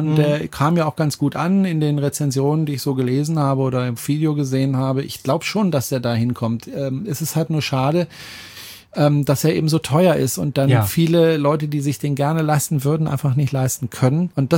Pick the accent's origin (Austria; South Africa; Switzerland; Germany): Austria; weil ich bin ja zur Hälfte in Österreich aufgewachsen